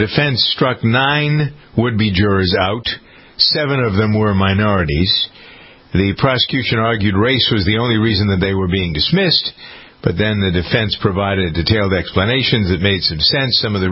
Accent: Boston, Massachusetts, United States; But I find that almost as a Bostonian, and I don't give a darn about football, as you know.

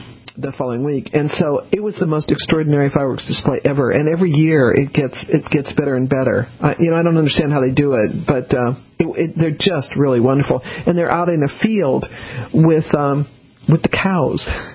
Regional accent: the West, United States; See, I grew up in the West, so I'm used to quarter horses

